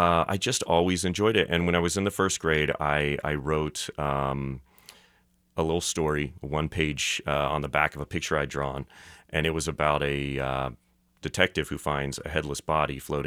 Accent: Coffeyville, Kansas, United States; moved away as an adult; now in Los Angeles, United States; But I grew up in Coffeyville, which is a small town in southeast Kansas. Went to KU. And then once I graduated from KU, I moved to L.A.

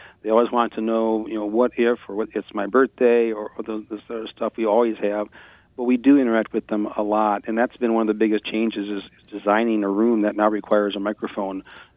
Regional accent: Alpena, Michigan, United States; particularly the Thunder Bay Preserve up near Alpena, which is my hometown.

